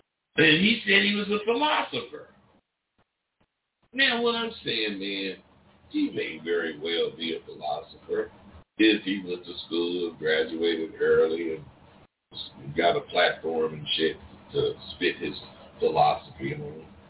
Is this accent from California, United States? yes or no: yes; California, United States; I'm from the Bay Area.